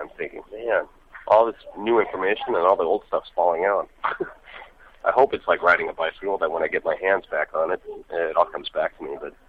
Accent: Galicia, Spain; We're from Galicia, which I guess is, you know, it's the closest part of Spain to Portugal is Galicia.

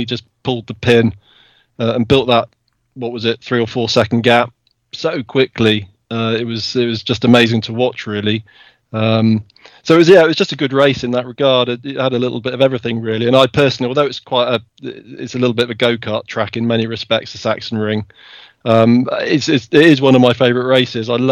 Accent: United Kingdom; I wasn't going to say him because I'm British.

